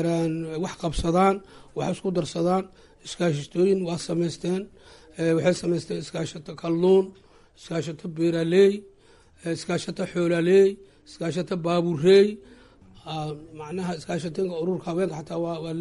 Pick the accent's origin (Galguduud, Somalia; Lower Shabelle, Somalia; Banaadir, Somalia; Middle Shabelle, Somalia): Middle Shabelle, Somalia; Balcad; aan leeyahay Balcad, aan ku dhashay heer Balcad aan ahay, reer Balcadow